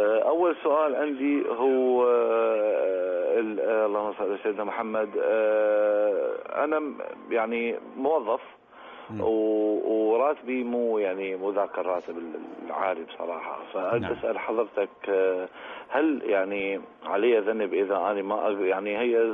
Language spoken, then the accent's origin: Arabic; Iraq; now in Dubai, United Arab Emirates; انا عراقي بس يعني من دبي متصل لك